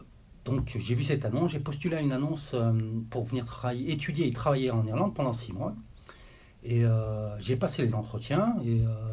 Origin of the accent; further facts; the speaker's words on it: Saint-Étienne, Auvergne-Rhône-Alpes, France; je viens de Saint-Étienne, France, qui est près de Lyon.